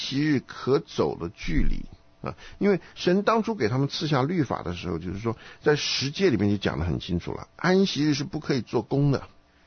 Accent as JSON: {"language": "Chinese", "country": "China", "said": "当然，这是照我们中国人的偏见来说的啊。"}